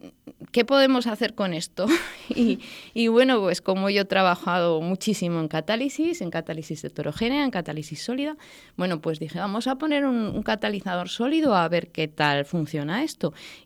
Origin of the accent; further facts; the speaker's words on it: Zaragoza, Aragon, Spain; tomé la decisión de volver a Zaragoza después de muchísimos años. Yo soy de aquí, soy zaragozana, estudié aquí en la universidad, hice mi doctorado aquí. Luego ha sido un largo periplo, bueno, por el extranjero